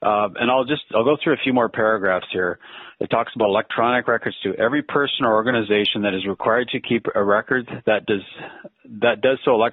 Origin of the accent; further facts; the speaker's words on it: British Columbia, Canada; I'm from British Columbia, and our province doesn't require this.